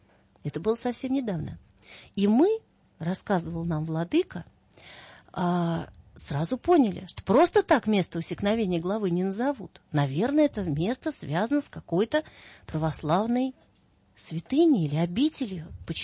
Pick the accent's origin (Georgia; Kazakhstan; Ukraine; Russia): Russia; мы вернулись из Грузии на родину, в Россию